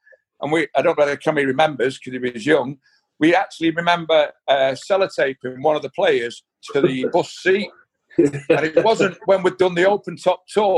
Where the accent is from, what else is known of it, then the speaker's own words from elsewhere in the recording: Warrington, North West England, United Kingdom; I was a Warrington lad representing my hometown, and it was just something that I'd always wanted to do.